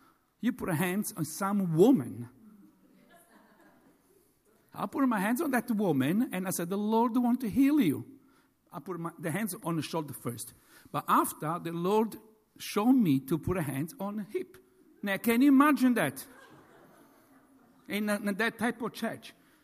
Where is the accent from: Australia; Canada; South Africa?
Australia; I come from Australia.